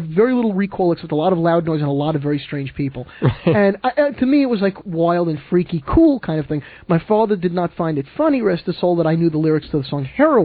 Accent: Woodmere, New York, United States; I had grown up in Woodmere. I was born and raised in Woodmere.

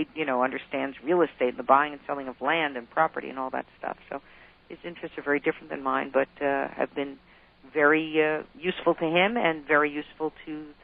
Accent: Scarsdale, New York, United States; I grew up in Scarsdale in a somewhat non-observant home.

